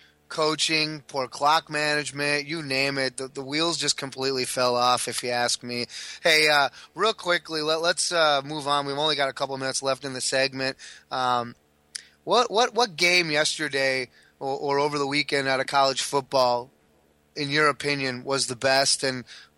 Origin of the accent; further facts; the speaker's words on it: Milwaukee, Wisconsin, United States; my brother and a couple of my good buddies that I grew up with here in Milwaukee.